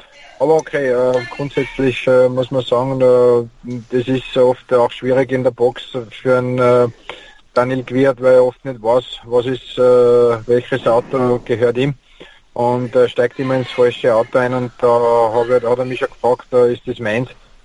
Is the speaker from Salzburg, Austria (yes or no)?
no; Tyrol, Austria; weil ich bin ein Tiroler